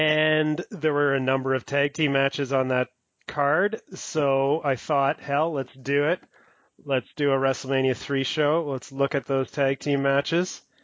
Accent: Western Canada, Canada; Well, you know, I'm from the West, and us out West don't really like the Eastern Canadians.

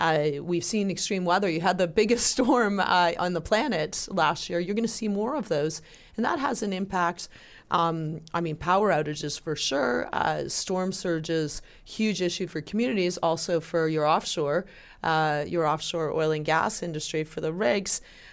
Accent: Hamilton, Ontario, Canada; I'm from Hamilton originally, the Hammer, as we call it. We're pretty practical folks.

